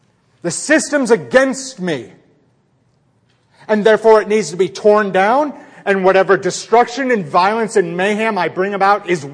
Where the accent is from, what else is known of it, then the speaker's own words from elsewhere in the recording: Scotland, United Kingdom; I came from Scotland